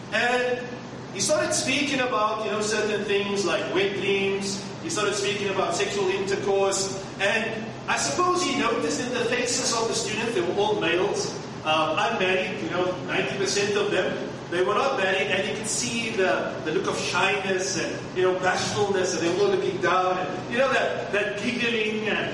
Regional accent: Cape Town, Western Cape, South Africa; Cape Town, South Africa, my hometown.

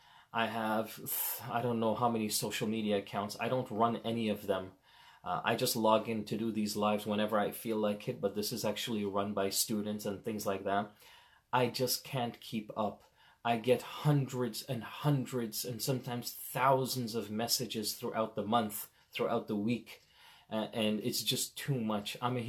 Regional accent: Toronto, Ontario, Canada; also born or lived in Medina; A lot of people think I'm from India or Pakistan. I'm not. I'm actually West Indies. My parents are Guyanese. I was born in Medina. I grew up in Toronto. So I speak zero Urdu, zero. It's just Arabic and English.

